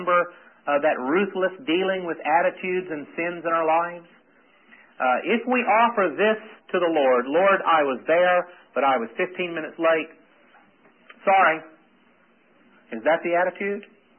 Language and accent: English; Georgia, United States; also born or lived in North Carolina; And, you know, I'm from Georgia originally, now from North Carolina, so I can say this and leave.